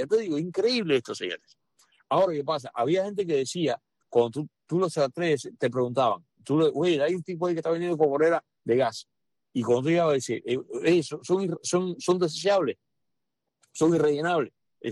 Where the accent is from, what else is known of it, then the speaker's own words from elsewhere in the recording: Cuba; moved away as an adult; yo vine fumando de Cuba